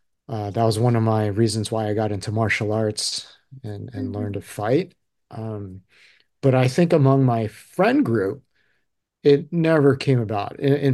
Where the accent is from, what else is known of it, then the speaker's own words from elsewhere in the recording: California, United States; definitely a Japanese household, Japanese culture. And I grew up in the Bay Area, which during the 80s was still very, we'll say, Caucasian.